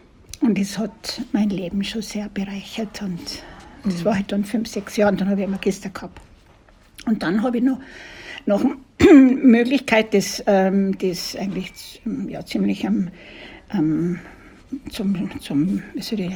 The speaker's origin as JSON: {"language": "German", "town": "Kitzbühel", "region": "Tyrol", "country": "Austria", "said": "Ich komme aus Tirol an, aus Kitzbühel und habe die Fahrt natürlich sehr genossen."}